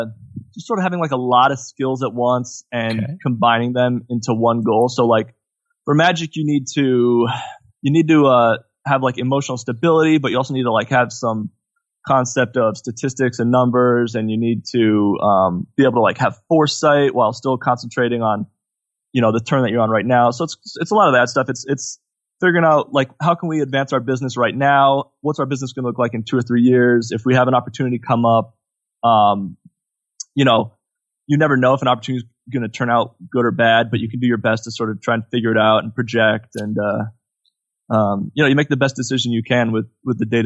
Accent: Mission Viejo, California, United States; moved away as an adult; Around like Mission Viejo, if anybody knows the area.

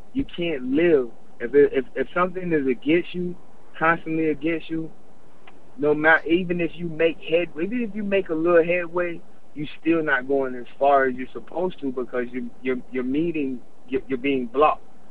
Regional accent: Florida, United States; But I grew up in South Florida, you know what I mean?

